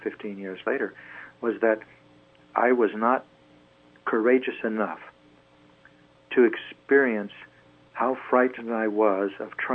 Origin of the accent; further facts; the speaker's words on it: Kansas, United States; when I was growing up in Kansas, I was quite angry